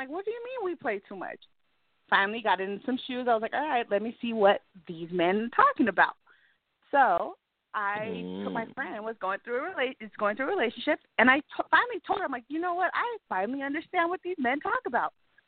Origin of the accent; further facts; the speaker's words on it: Reno, Nevada, United States; No, I am not from over in Chicago. I am from Reno, Nevada, over here on the West Coast. No, it's not anywhere near Vegas. We're about 8 hours away.